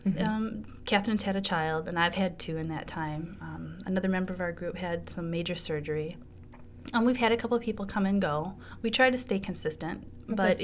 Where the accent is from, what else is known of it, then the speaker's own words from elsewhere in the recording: Philippines; now in United States; I'm a Filipina Michigan writer.